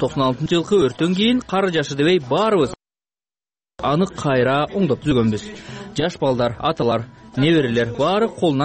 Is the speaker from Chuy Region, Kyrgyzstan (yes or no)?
yes; Kant, Chuy Region, Kyrgyzstan; Менин балалыгым Кант шаарында өткөн. Ушул көчөдө достору менен футбол, волейбол ойноп жүрчүбүз.